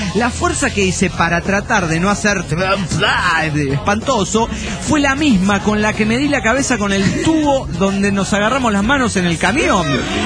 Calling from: Guadalajara, Jalisco, Mexico; de Guadalajara, Jalisco, México.

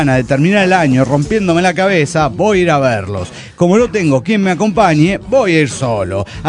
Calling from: Santa Rosa, La Pampa, Argentina; de Santa Rosa, La Pampa. Estoy en la fila del banco temprano.

